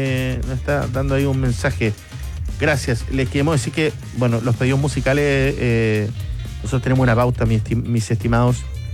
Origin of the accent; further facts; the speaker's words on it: Osorno, Los Lagos, Chile; desde la Cuesta de la Trampilla, aquí en el norte, comuna de Tiltil, soy de Osorno.